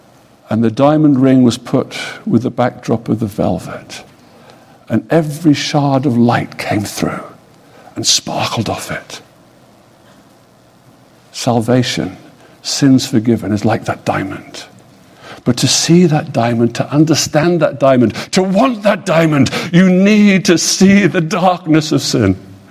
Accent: England, United Kingdom; as you all know from my accent, I don't come from these parts. I come from the United States of Kingdom of England, or whatever we call ourselves these days, Great Britain.

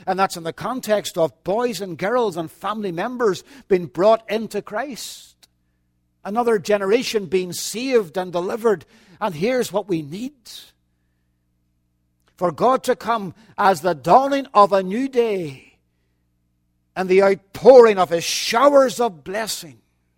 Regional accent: Ireland; We've only been here 4 years, and we have never seen the like of it. And we're from Ireland.

